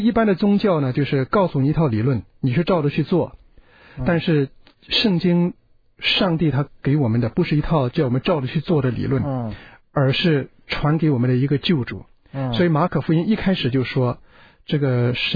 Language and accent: Chinese; China